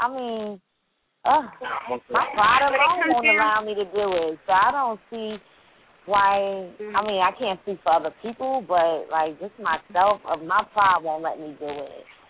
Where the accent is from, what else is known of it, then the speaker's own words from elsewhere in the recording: New York, United States; now in Trenton, United States; I'm from New York, but I'm in New Jersey now, Trenton.